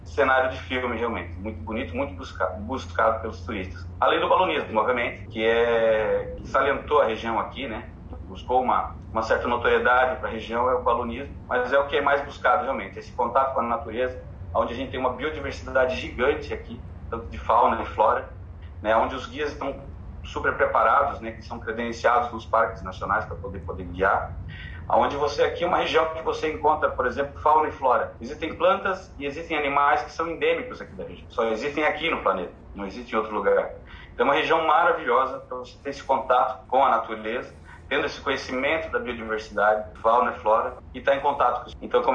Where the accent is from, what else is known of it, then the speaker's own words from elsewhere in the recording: Curitiba, Paraná, Brazil; also born or lived in Timbé do Sul; meus avós são de Timbé do Sul, eu passei parte da minha infância em Timbé do Sul, embora eu seja de Curitiba.